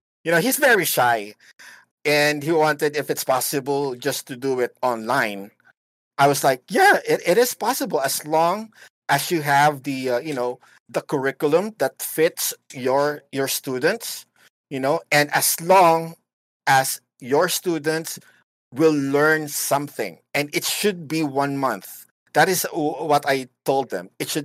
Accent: Philippines; English is a second language; Yep, I'm from the Philippines.

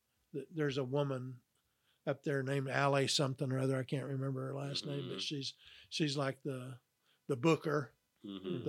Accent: Kansas, United States; I mean, I grew up in Kansas. I've got a lot of friends that live out west

